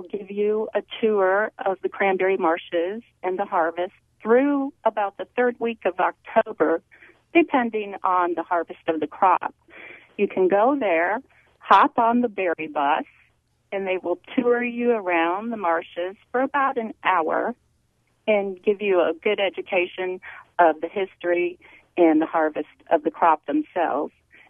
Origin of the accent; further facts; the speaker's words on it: Wisconsin Rapids, Wisconsin, United States; Oh, well, I grew up in Wisconsin Rapids